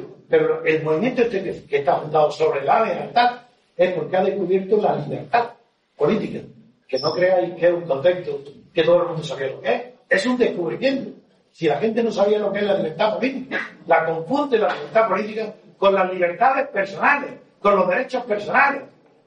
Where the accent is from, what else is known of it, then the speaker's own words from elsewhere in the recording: Spain; Somos el pueblo español, el pueblo acobardado